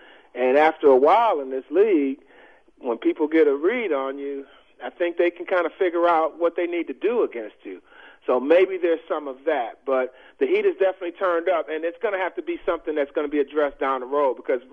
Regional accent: Detroit, Michigan, United States; I just say that because I'm from Detroit, but, you know.

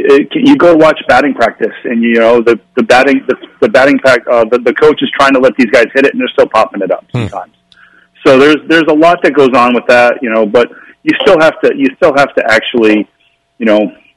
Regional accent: Rhode Island, United States; Boston to me, I mean, I grew up in Rhode Island.

